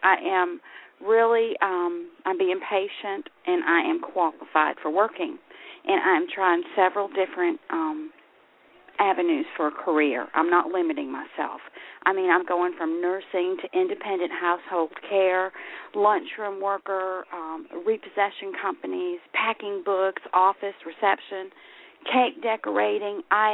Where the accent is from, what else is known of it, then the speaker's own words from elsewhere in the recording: Georgia, United States; Hi, this would be a Southeast Georgian girl